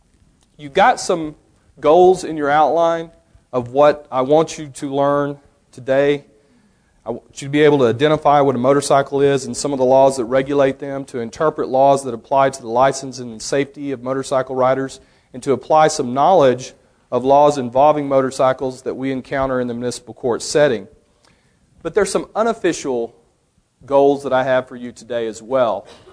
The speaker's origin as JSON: {"language": "English", "town": "Arlington", "region": "Texas", "country": "United States", "said": "I'm from City of Arlington, which is a sleepy little suburb smack dab between Fort Worth and Dallas of about 400,000 people."}